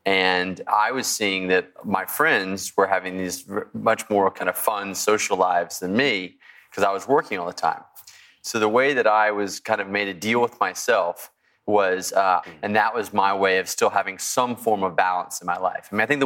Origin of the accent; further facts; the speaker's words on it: Texas, United States; I grew up in Texas, had ridden horses before.